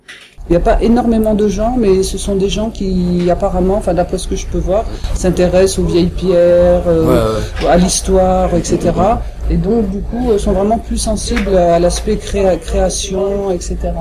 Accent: Montauban, Occitanie, France; et moi je suis de Montauban, donc on est vraiment tout près, quoi.

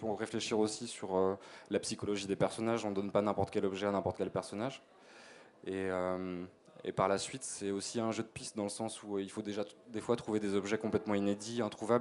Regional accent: Saint-Brieuc, Brittany, France; born there; now in Paris, France; C'est ça, je suis né à Saint-Brieuc, moi.

